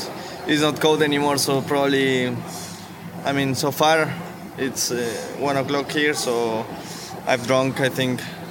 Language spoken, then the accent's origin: English; Mexico; I'm from Mexico, so for me, the best place to spend holiday is in Vallarta, in Mexico.